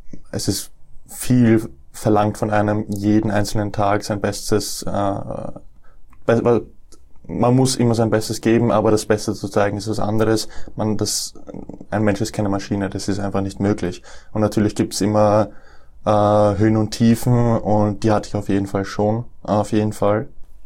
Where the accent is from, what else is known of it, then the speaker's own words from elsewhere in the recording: Deutsch-Wagram, Lower Austria, Austria; also born or lived in Nuremberg, Germany; Ich bin in Nürnberg geboren, 1999. Bin dann mit meinem vierten Lebensjahr nach Österreich gezogen. Zuerst nach Deutsch-Wagram und dann 2006 bin ich nach Matzen gezogen